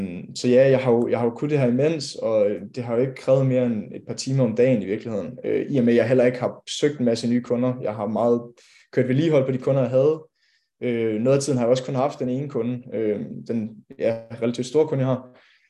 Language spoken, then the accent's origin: Danish; Skive, Central Denmark Region, Denmark; Jeg er 22 år gammel. Jeg kommer fra Skive